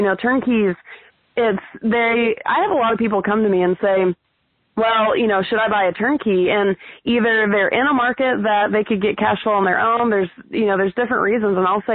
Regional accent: Atlanta, Georgia, United States; and I was from Atlanta.

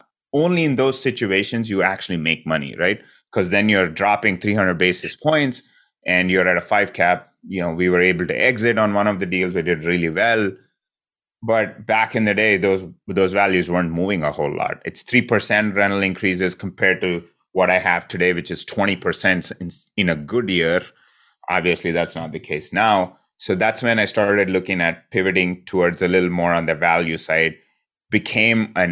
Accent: India; growing up, I grew up in India.

